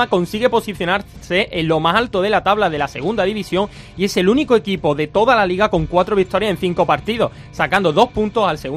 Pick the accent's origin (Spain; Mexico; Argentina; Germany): Spain; Málaga, Andalusia; Yo es que soy de Málaga